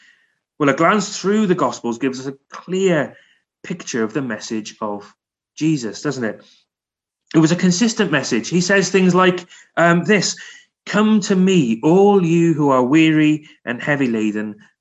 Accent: Cardiff, Wales, United Kingdom; Now, I grew up in Cardiff, when I was in year 7, back in 1994

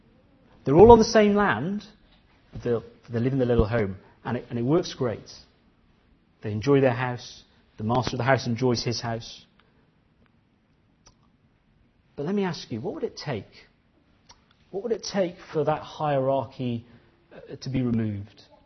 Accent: India; When I was growing up in India

